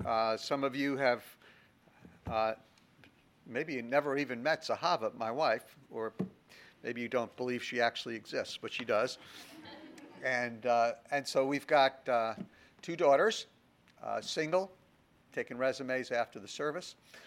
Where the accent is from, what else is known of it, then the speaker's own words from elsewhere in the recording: New York, United States; So today, of course, is September 11th, and I am a New Yorker.